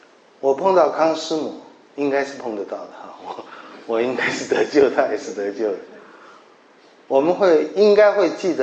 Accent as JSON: {"language": "Chinese", "country": "China", "said": "这个我们中国人因为没有这种永生的观念"}